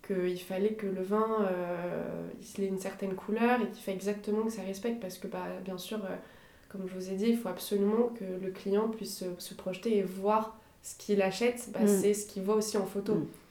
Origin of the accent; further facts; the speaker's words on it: Nouvelle-Aquitaine, France; also born or lived in Royan; Je suis très très attachée à la Charente-Maritime également. Je me suis considérée entre que Charentaise et Périgourdine, les deux en même temps.